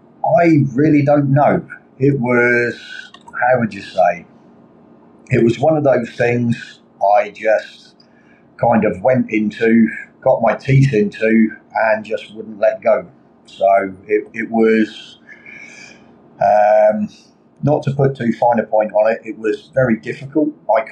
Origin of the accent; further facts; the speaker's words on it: East of England, United Kingdom; born there; I was born in Norfolk, in England.